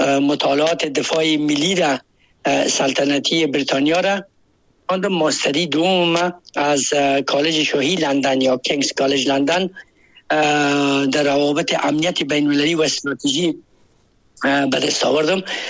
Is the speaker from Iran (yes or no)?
no; Baghlan, Afghanistan; born there; ما در ولایت بغلان زاده شدیم و 54 سال عمر دارم.